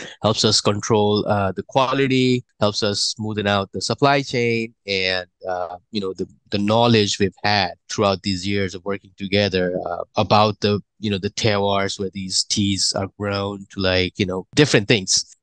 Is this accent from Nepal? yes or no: yes; Nepal; I'm originally from Nepal, if you didn't know.